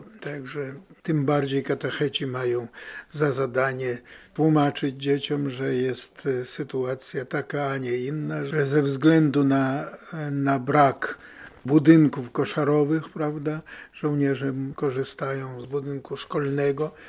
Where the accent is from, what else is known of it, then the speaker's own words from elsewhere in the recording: Klejniki, Podlaskie Voivodeship, Poland; also born or lived in Czyże; ja się urodziłem tutaj niedaleko. W Czyżach się urodziłem. W Klejnikach wyrastałem do 7 lat, zanim do szkoły poszedłem, a już do szkoły wróciłem do rodziców